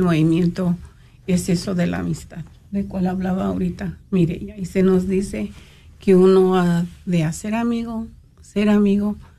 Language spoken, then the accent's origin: Spanish; San Antonio, Texas, United States; yo soy de San Antonio, Texas